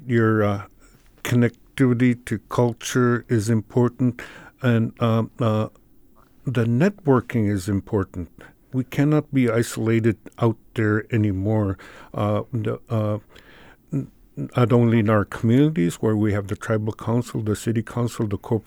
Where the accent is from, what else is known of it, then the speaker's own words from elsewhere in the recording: Alaska, United States; first language Yupik; English is a second language; I've been Yupik was my first language, and I like to translate the what the elders are saying.